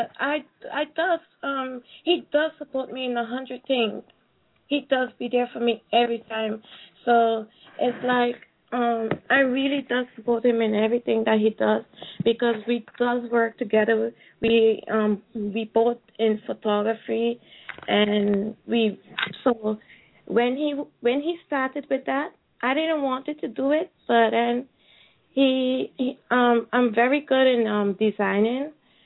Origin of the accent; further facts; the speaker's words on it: Netherlands; I'm from Holland.